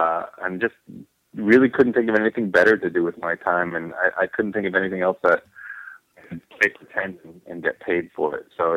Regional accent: Edmonton, Alberta, Canada; where I grew up in Edmonton

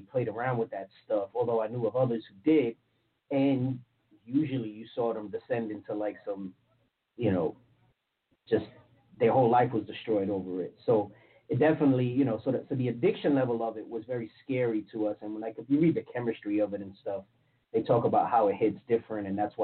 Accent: South Bronx, New York, United States; I know personally from growing up in the South Bronx

